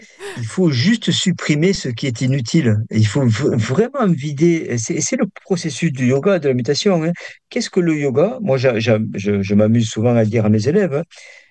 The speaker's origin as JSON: {"language": "French", "country": "France", "said": "mais en tant que Français, il y a un seul mot qui n'est pas un verbe"}